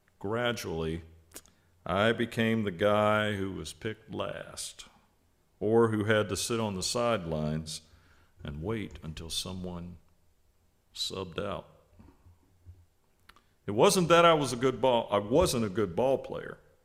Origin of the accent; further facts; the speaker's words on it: Mississippi, United States; Growing up in Mississippi, my best friend Boots and I would play game after game of 21 in the heat and humidity of the southern summer of my youth.